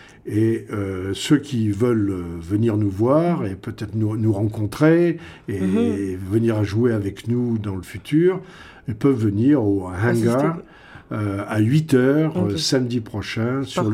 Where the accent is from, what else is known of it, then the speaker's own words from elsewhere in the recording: France; Je dis non, je suis français.